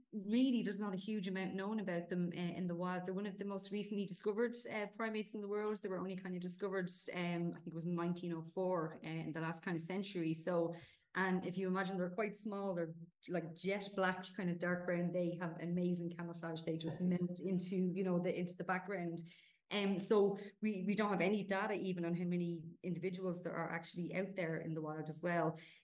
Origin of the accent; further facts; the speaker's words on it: Ireland; accent: Irish; Apparently, I've been told my Irish accent is not very forgiving